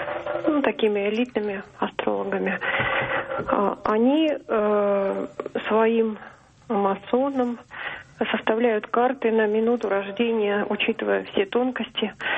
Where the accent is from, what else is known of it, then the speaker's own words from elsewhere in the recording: Moscow, Russia; я из Москвы.